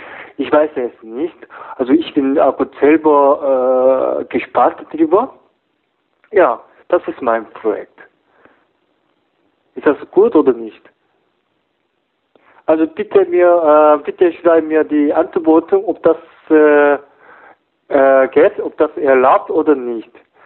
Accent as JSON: {"language": "German", "country": "South Korea", "second_language": "German", "lives_now": "Germany", "said": "also ich bin aus Korea, also auch koreanische Speise"}